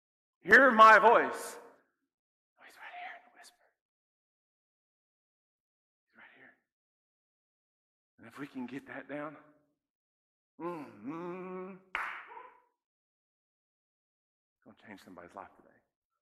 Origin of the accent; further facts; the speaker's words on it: United States; since we're from Kentucky and Tennessee, we think, oh, it's like one of those storms.